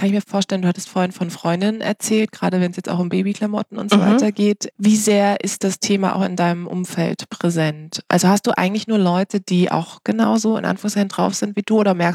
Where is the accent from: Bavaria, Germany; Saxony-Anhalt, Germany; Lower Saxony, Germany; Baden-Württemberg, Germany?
Baden-Württemberg, Germany; Karlsruhe; born or raised there